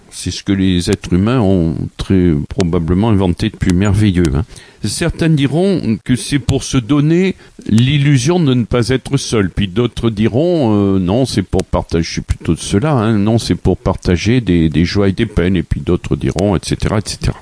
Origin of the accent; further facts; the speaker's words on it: Brive-la-Gaillarde, Nouvelle-Aquitaine, France; also born or lived in Toulouse / Limoges; Alors après mon enfance, mon adolescence à Brive, j'ai fait mes études universitaires à Toulouse, puis j'ai vécu à Limoges.